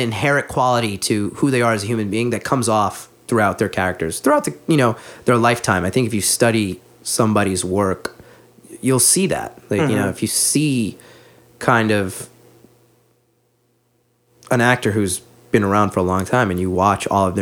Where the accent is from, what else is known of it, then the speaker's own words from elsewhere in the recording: New York, United States; also born or lived in Putnam County, New York; I grew up in Westchester, New York, Putnam County, but nobody knows where that is. But if I say Westchester, people know.